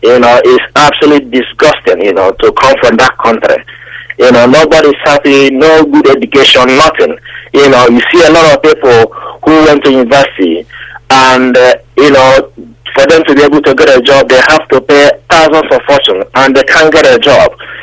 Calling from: United Kingdom; I'm calling from United Kingdom.

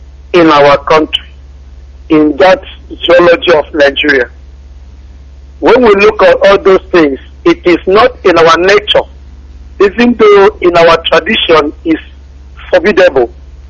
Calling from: China; I'm calling from China.

